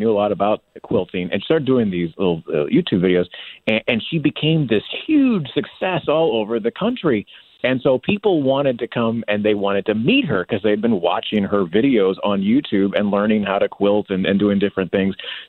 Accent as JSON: {"language": "English", "town": "St. Louis", "region": "Missouri", "country": "United States", "said": "So I'm from St. Louis, and it's a good launch pad to do road trips across the country."}